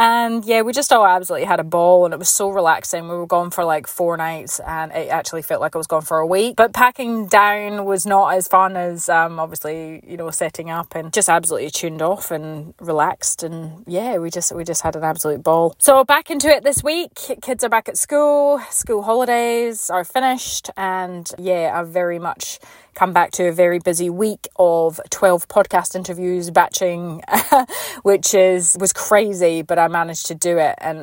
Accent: Scotland, United Kingdom; I grew up in Scotland and we did sledding in the snow.

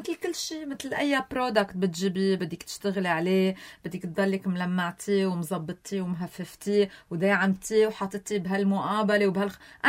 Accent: Syria; هي من القصة من عندي انه انا انه سوري ما حدا احسن من حدا

